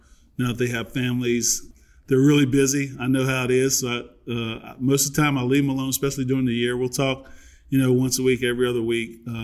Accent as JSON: {"language": "English", "region": "Virginia", "country": "United States", "tie": "born or raised there", "said": "Two loving parents. I was the youngest of five in a very small town."}